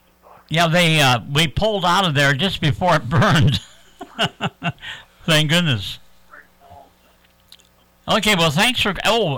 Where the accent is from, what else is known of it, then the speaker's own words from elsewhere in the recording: Bucyrus, Ohio, United States; born there; Oh, yes. I was born there on Plants Way, right across from the hospital.